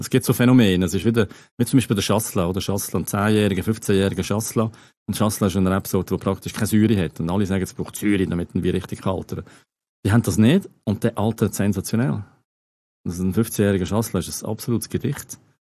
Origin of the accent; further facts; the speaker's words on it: Central Switzerland, Switzerland; das gibt's auch in meiner Heimat, in der Innerschweiz.